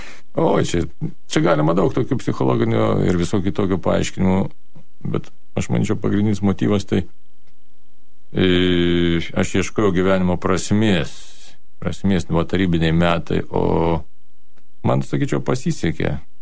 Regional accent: Kaunas, Kaunas County, Lithuania; gimus Šiauliuose ir pagrindę augus Kaune. Tai ir mano vaikystė prabėgo Kaune, Kauno mieste. Aš pradžiu gyvenam centrinėje miesto daly, netoli. Tai vadinamo Soboro, Mickevičiaus gatvėje, tai ten tokie pirmieji metai prabėgo.

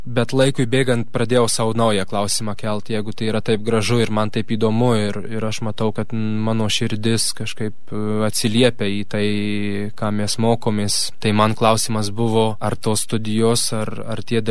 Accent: Vilkaviškis, Marijampolė County, Lithuania; man 23 metai, esu iš Vilkaviškio ir ruošiuosi pradėti studijų metus Italijoje.

